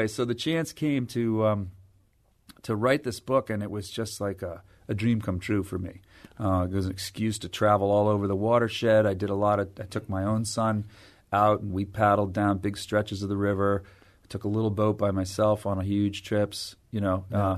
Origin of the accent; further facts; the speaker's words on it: Massachusetts, United States; I am from Massachusetts, mea culpa